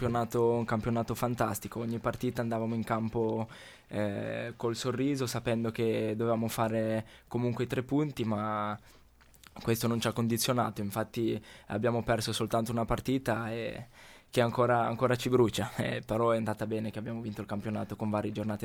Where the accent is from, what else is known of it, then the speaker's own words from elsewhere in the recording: Benevagienna, Piedmont, Italy; Provincia di Cuneo, un paesino chiamato Benevagenna, che non conosce quasi nessuno, diciamo provincia di Cuneo.